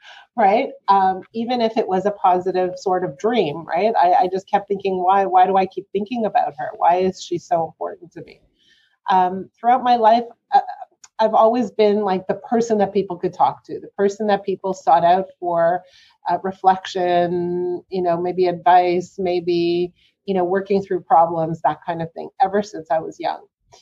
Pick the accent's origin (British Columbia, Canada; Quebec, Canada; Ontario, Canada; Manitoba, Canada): Quebec, Canada; Montreal; I was like 12 years old. And I grew up in Montreal.